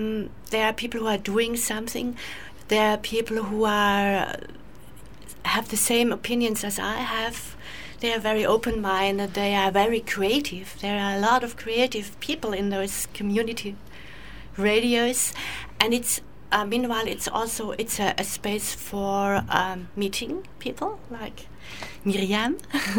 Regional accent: Germany; I'm German

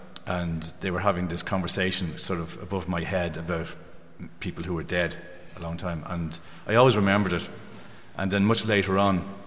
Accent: Dublin, Leinster, Ireland; also born or lived in Amsterdam; I suppose growing up in Finglas, I always had this very strong sense that you were on the edge of the city.

